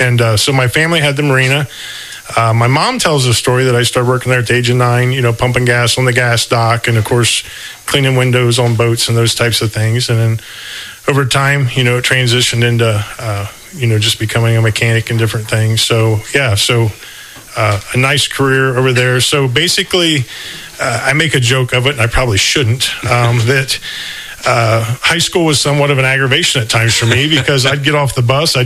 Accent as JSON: {"language": "English", "town": "Rockford", "region": "Ohio", "country": "United States", "tie": "born or raised there", "said": "I was born right here in Mercer County. Actually, was born and resided up in the Rockford area for a while."}